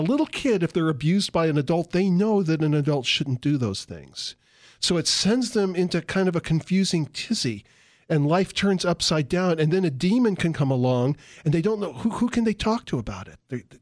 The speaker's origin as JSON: {"language": "English", "town": "San Diego", "region": "California", "country": "United States", "said": "I'm really from San Diego."}